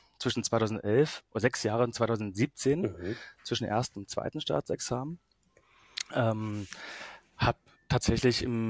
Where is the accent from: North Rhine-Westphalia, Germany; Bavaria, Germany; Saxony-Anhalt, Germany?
Saxony-Anhalt, Germany; Schönebeck; Bin groß geworden in der Nähe von Magdeburg, Schönebeck an der Elbe. Es war ein kurzer Weg, vielleicht so 10 Kilometer entfernt. Also hatte ich schon so einen Bezug zu einer größeren Stadt.